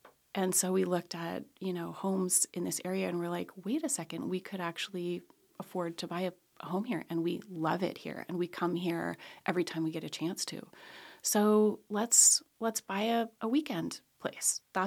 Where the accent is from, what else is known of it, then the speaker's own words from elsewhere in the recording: Los Angeles, California, United States; So I grew up in Los Angeles, you know, knew Aria in Waldorf School when we were kids.